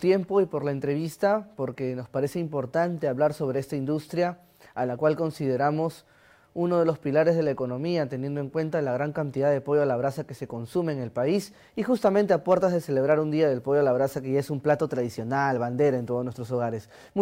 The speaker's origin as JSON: {"language": "Spanish", "country": "Peru", "said": "esperamos como peruanos y como cadenas peruanas de pollerías que hay en el país"}